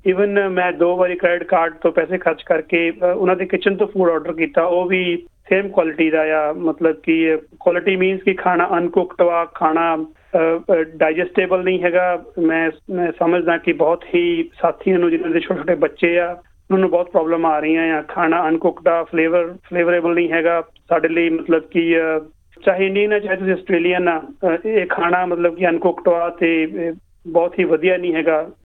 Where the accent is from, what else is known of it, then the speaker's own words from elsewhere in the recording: Halluwal, Punjab, India; ਮੇਰਾ ਪਿੰਡ ਹੱਲੂਵਾਲਾ ਜੀ, ਵਾਰਾ ਸਾਹਿਬ ਦਾ ਹੱਲੂਵਾਲ, ਅਤੇ ਮੇਰੇ ਬੱਚੇ ਵੀ ਪੰਜਾਬੀ ਬਹੁਤ ਵਧੀਆ ਬੋਲਦੇ ਨੇ।